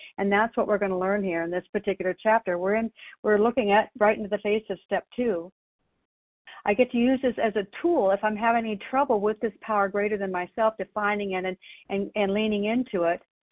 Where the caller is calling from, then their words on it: Canby, Oregon, United States; I'm calling in from Canby, Oregon this morning.